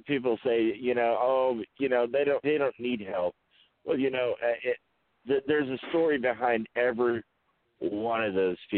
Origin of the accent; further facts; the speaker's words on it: Oklahoma, United States; So I grew up in the South in Oklahoma, so I live up here in Pennsylvania